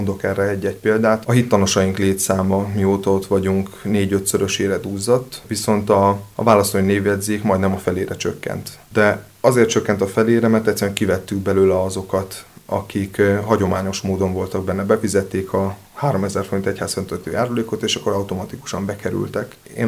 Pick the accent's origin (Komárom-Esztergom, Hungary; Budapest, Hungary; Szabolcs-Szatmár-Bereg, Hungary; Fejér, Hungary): Szabolcs-Szatmár-Bereg, Hungary; Vásárosnamény; born there; mert én Vásárosamény születésű vagyok